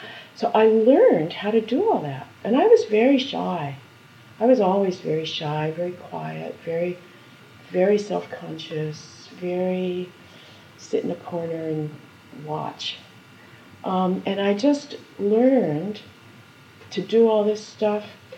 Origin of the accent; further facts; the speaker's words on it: Los Angeles, California, United States; The trouble with growing up in Los Angeles is that rain seems unnatural.